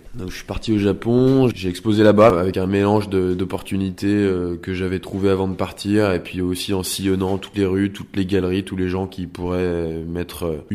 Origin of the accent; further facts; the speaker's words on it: Lyon, Auvergne-Rhône-Alpes, France; born there; moved away; Je suis né à Lyon, je suis parti de Lyon en 2003 ou 2004.